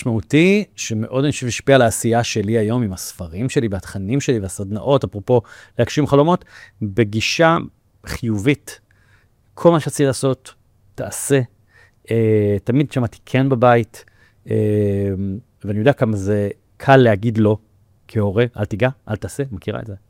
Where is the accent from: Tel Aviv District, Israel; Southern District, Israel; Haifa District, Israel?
Tel Aviv District, Israel; Bat Yam; וגדלתי בבת ים, כן, בן יחיד, לאמא חד-הורית